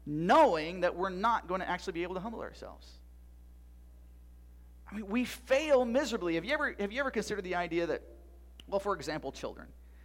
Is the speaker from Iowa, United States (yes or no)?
yes; Iowa, United States; I'm a redneck from Iowa, okay?